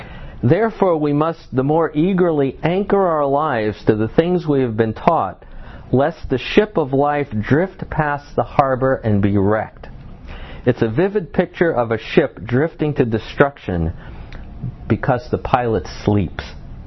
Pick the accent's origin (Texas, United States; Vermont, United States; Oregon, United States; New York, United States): New York, United States; I grew up in New York, and my mother would often take us to the beach on the south shore of Long Island.